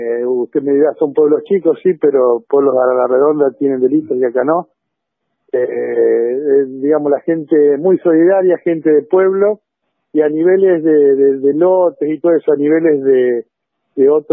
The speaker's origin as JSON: {"language": "Spanish", "region": "Santa Fe", "country": "Argentina", "said": "somos todos santafesinos"}